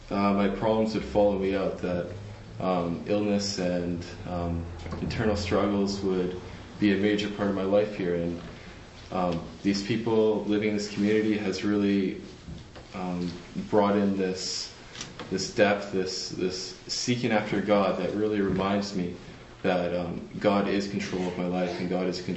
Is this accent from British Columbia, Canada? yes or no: yes; Abbotsford, British Columbia, Canada; now in Vancouver, Canada; I grew up in Abbotsford, so when I was coming out to Vancouver to live here, I was like, right on, Vancouver, live in the big city.